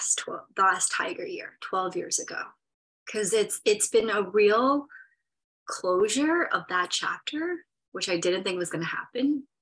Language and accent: English; New York, United States; I don't have a driver's license. I'm a New Yorker.